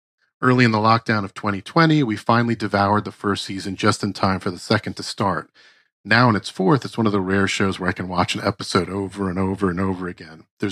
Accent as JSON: {"language": "English", "region": "New Jersey", "country": "United States", "tie": "born or raised there", "said": "I flipped on HBO to watch the first episode of a show set around where I grew up in New Jersey."}